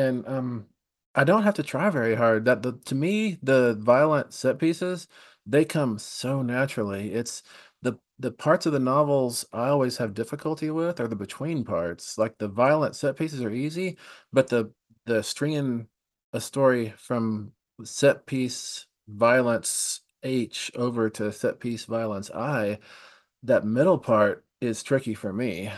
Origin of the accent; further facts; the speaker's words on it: Texas, United States; but I grew up in West Texas, so it feels to me like there was a lot of violence in West Texas.